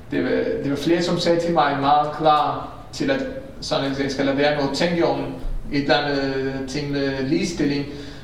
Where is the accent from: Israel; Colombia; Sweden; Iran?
Israel; now in Denmark; Jeg kommer fra Israel, hvor jeg har aldrig oplevet en begravelse, hvor kvinder og mænd var adskilt.